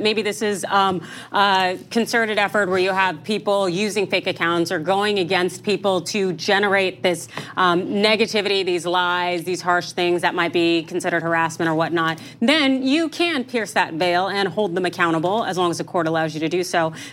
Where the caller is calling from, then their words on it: Sacramento, California, United States; hey, I'm from Sacramento, watching.